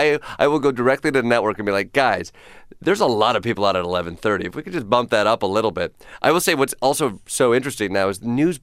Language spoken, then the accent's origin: English; Kalamazoo, Michigan, United States; when I tell people I'm from Kalamazoo, they're like, "Oh, that's a fake name."